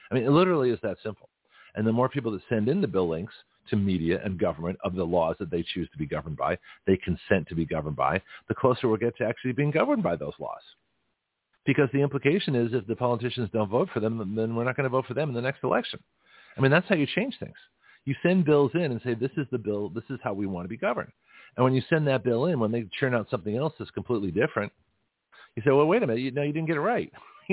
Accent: Canada; now in United States; I was, as a Canadian, a member of the Commonwealth, but I'm an American. And so I am not part of the British Commonwealth. And so I, as much as I respect it and remember my, you know, my origins as a Canadian

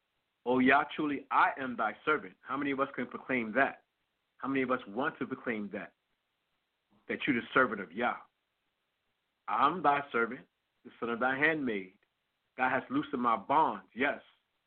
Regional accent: Harlem, New York, United States; I grew up in Harlem, and many of my friends ain't make it out. They died, they in jail, they caught up on drugs.

